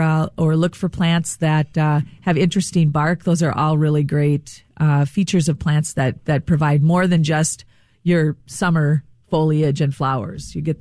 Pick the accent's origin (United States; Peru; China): United States; Rochester, Minnesota; I grew up in Rochester. I'm a Minnesotan.